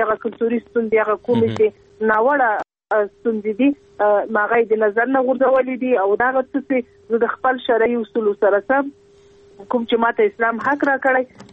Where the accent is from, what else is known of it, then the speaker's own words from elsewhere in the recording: Paktia, Afghanistan; زه خپله پکتیاواله د پکتیا ولایت اوسېدونکي یم دغلته مې کور ده دغلته اوسېږم ټول ژوند مو پکتیا ولایت کې ده